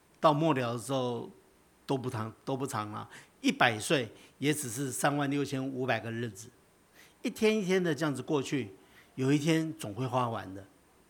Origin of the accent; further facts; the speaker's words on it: Taiwan; 我虽然住在台北，我是台湾人